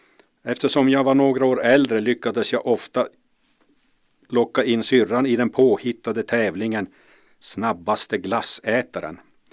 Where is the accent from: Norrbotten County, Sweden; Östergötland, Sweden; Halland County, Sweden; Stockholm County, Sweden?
Norrbotten County, Sweden; Malmberget; Vi flyttade runt i Malmberget, från Västerlånggatan till Köpmangatan till Bolagsvägen och den så kallade tågolyckan.